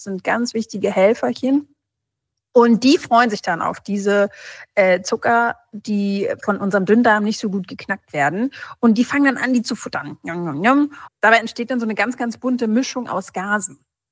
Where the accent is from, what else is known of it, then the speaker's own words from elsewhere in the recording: Brazil; Ich bin ja auch in Brasilien aufgewachsen und da ist ja das absolute Nationalgericht ein ganz großer Bohneneintopf